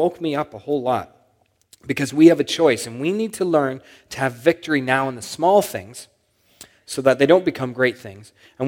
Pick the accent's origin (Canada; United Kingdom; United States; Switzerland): Canada; It's just, as a Canadian, I don't tick that way.